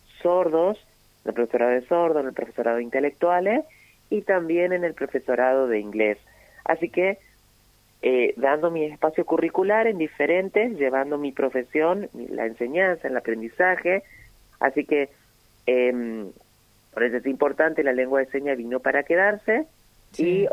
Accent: Barranqueras, Chaco, Argentina; yo soy nacido acá en Barranqueras

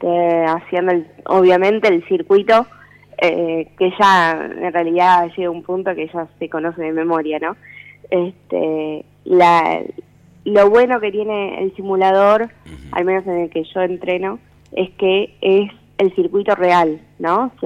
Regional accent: Buenos Aires, Argentina; De Capital.

